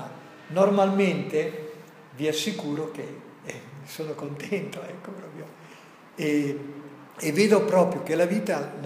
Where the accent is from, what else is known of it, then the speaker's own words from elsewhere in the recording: Emilia-Romagna, Italy; Vengo da una situazione che non è facile, vengo dall'Emilia